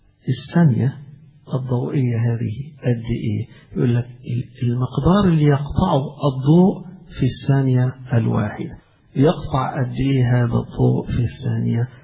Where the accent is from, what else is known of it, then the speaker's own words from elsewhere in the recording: Egypt; زي ما نقول إحنا عايشين في بلدنا مصر.